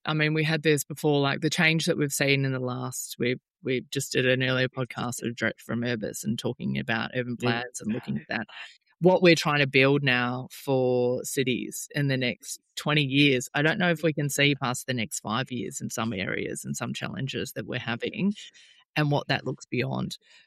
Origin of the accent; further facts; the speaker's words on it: Melbourne, Victoria, Australia; now in Queensland, Australia; I'm based in Queensland. They've also had and I'm from Melbourne, so I don't know, we work nationally